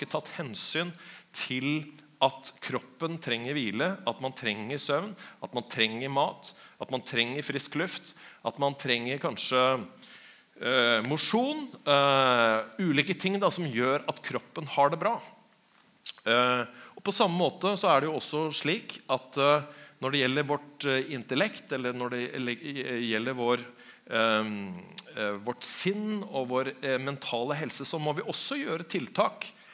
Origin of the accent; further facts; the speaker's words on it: Innlandet, Norway; also born or lived in Elverum; now in Biri, Norway; Jeg kommer fra Elverum og oppvokst I Øvleire. Nå så bor jeg på Biri, det beste stedet på innlandet.